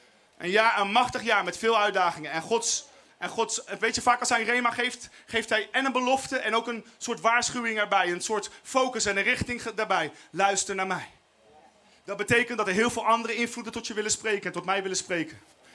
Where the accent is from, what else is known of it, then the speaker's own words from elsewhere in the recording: The Hague, South Holland, Netherlands; in een plaats waar ik als Hagenees vroeger nog nooit van had gehoord.